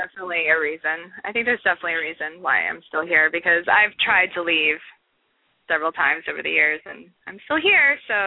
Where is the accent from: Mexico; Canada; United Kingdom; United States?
United States; Louisiana; born there; also born or lived in Virginia / South Carolina / Turkey / North Dakota; Well, I was born in Louisiana.